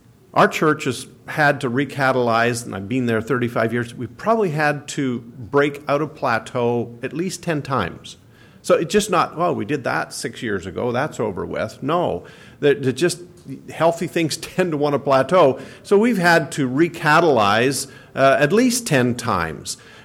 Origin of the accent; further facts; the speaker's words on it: Alberta, Canada; I'm from Alberta